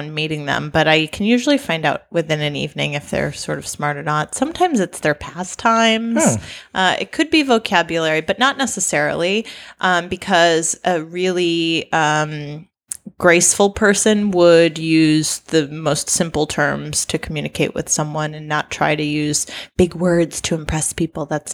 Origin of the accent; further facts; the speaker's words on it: Wisconsin, United States; accent: Wisconsin; I'm from Wisconsin, and the accent there sounds really unintelligent.